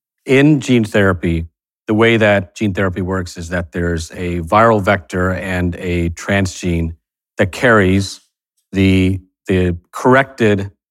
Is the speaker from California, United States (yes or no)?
no; Fort Worth, Texas, United States; You know, I grew up in Fort Worth, Texas.